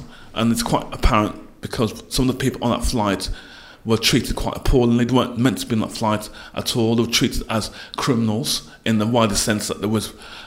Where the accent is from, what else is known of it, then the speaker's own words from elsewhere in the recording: Wolverhampton, West Midlands, United Kingdom; She's from Wolverhampton, my hometown.